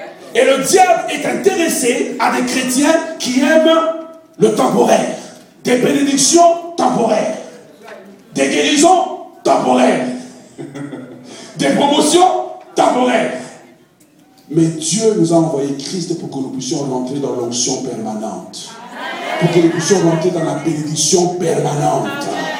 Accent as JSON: {"language": "French", "region": "Quebec", "country": "Canada", "said": "Et puis, comme on est québécois, on l'appelle maudit."}